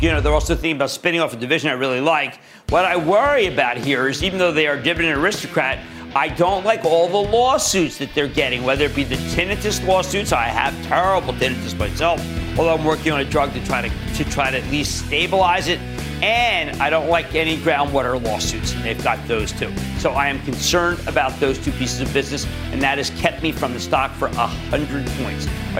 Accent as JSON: {"language": "English", "region": "New Jersey", "country": "United States", "tie": "born or raised there", "said": "Let's go to Joe in my home state of New Jersey."}